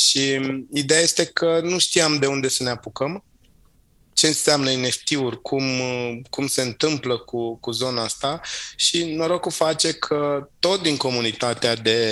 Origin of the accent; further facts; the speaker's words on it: Târgoviște, Dâmbovița, Romania; cel puțin și în București și în Târgoviște, în orașul natal din care eu sunt, unde m-am născut